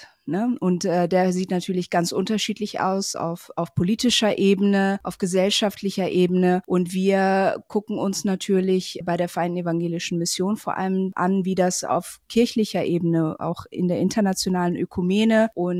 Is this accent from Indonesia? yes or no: yes; Indonesia; also born or lived in Germany; Ich bin zum Beispiel in Indonesien aufgewachsen und in Deutschland, also in Europa und in Asien.